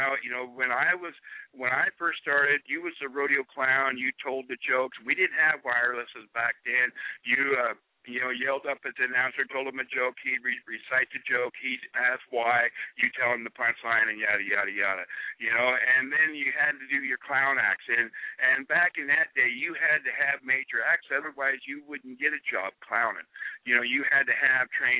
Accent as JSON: {"language": "English", "town": "Oakdale", "region": "California", "country": "United States", "tie": "born or raised there", "said": "I grew up in Oakdale, California, the cowboy capital of the world"}